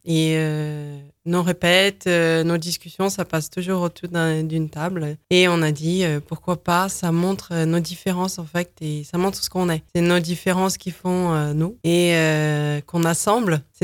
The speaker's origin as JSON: {"language": "French", "country": "Brazil", "said": "Alors moi, je suis brésilienne, mais j'aime pas le café."}